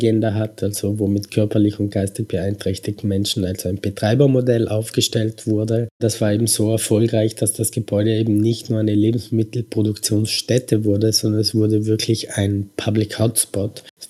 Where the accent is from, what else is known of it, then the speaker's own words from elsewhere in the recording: Merano, Trentino-Alto Adige, Italy; Italien, also ich bin aus Meran, ich komme aus Italien.